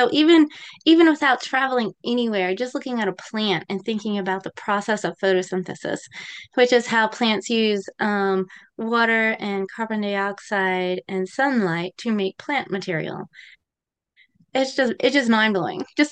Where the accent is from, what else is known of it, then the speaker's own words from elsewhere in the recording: Virginia, United States; So I grew up in Rockbridge County, Virginia. So it's on the western part of Virginia. It's on the edge of what is considered Appalachia, and it's a beautiful, beautiful area.